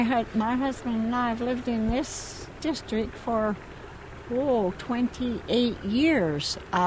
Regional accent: Calgary, Alberta, Canada; now in Victoria, Canada; No, I haven't. I moved here in 1967 from Calgary.

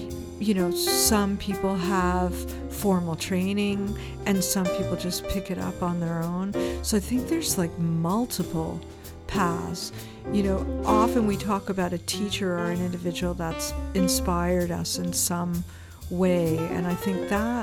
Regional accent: Toronto, Ontario, Canada; also born or lived in British Columbia; I decided to come back to Canada, although I'm originally from Toronto

